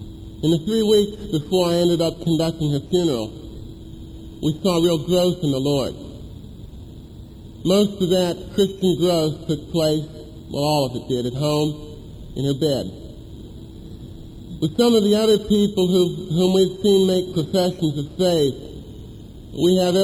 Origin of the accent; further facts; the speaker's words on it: Atlanta, Georgia, United States; from Atlanta, Georgia. Our church is Perimeter Presbyterian Church.